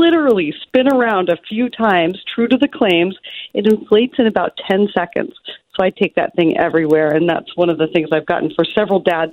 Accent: Alaska, United States; and I am from Alaska. I grew up in Alaska. I go back there in a few days.

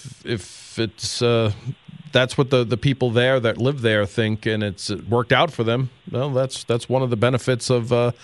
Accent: New York City, New York, United States; moved away as an adult; And listen, I'm someone who was born and raised in New York City. But I've lived here for 22 years now, and I consider myself here.

